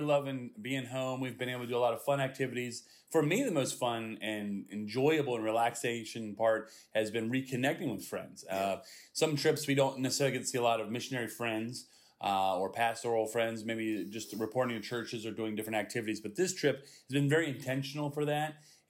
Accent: Martinsburg, West Virginia, United States; also born or lived in Maryland, United States; I was born in Maryland, but grew up majority of my years here in Martinsburg, West Virginia.

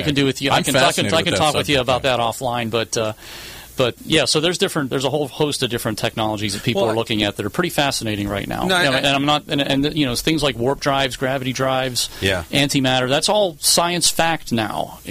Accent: Pennsylvania, United States; even in Western Pennsylvania, where it was very rich in coal and shale.

